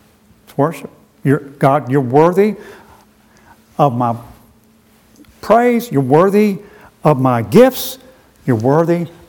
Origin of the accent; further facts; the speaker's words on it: the South, United States; Again, and see, I'm from the South.